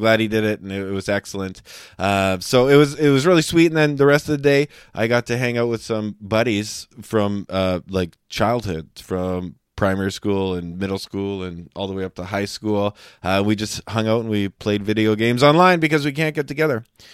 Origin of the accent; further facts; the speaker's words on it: Canada; I'm Canadian